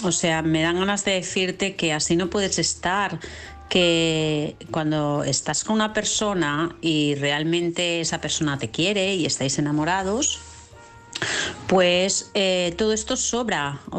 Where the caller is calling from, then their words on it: Vilassar de Mar, Catalonia, Spain; de Vilassar de Mar.